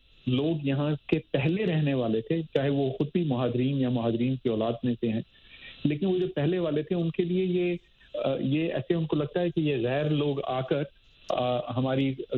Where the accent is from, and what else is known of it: Pakistan; moved away as an adult; now in Buffalo, United States